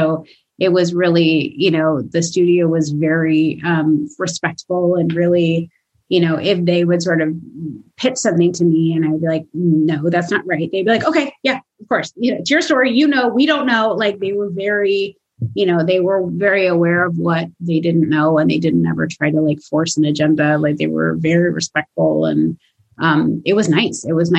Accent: Los Angeles, California, United States; I really wanted, even though I'm from Los Angeles

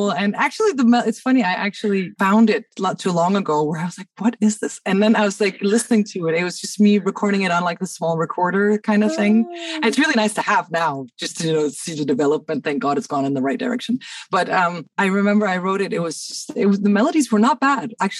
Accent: Cairo, Cairo Governorate, Egypt; now in Denmark; I've always been in Denmark since I was a kid, because my mom's Danish, my dad's Egyptian. Okay. So I grew up in Cairo, but I moved here.

